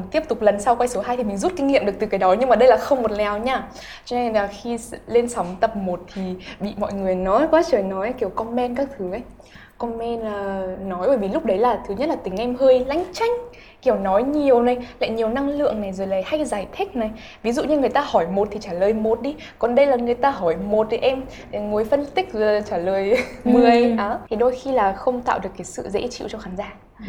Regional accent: Vinh, Nghệ An, Vietnam; làm cộng tác viên tại đài ở thành phố Vinh, ở quê em này.

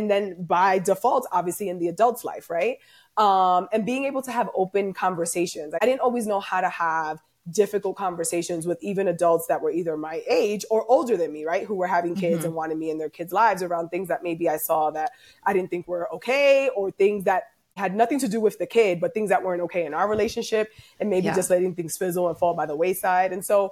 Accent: Bronx, New York, United States; Like growing up in the Bronx, having like high school best friends have kids

